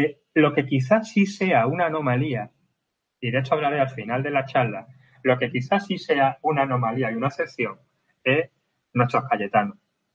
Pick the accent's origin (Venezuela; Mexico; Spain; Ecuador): Spain; Andalusia; Yo soy andaluz, yo soy del Valle del Guadalquivir, y aquí en Extremadura, pues la verdad es que la estructura socioeconómica es muy similar, ¿no?